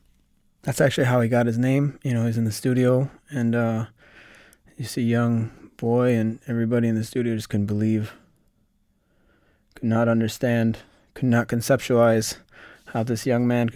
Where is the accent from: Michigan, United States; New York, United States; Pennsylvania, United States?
Michigan, United States; Detroit; So, growing up in Detroit, a sound that was present no matter where you turned is Motown